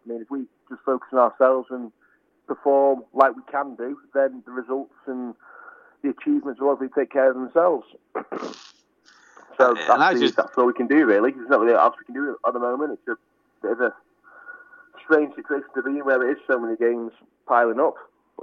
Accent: Northwich, North West England, United Kingdom; I'm from Northwich, so I'm having a flyer through.

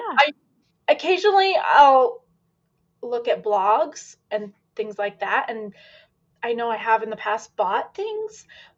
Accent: Kanab, Utah, United States; I'm from Kanab, Utah. I work here at a visitor center.

